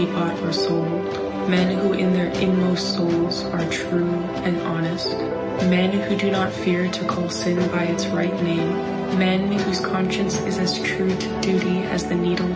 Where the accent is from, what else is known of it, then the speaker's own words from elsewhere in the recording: Calgary, Alberta, Canada; also born or lived in Winnipeg; although I was raised in Calgary, Alberta, I was actually born in Winnipeg, Manitoba.